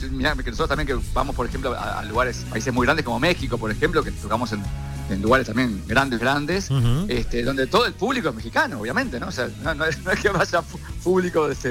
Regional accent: Uruguay; nosotros todos, aquí en Uruguay, la mayoría de la gente somos todos descendientes de gente española o italiana

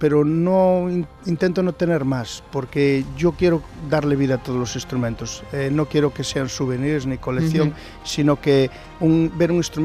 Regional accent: Galicia, Spain; born there; A tan solo 5 kilómetros donde yo nací, hace 40 años

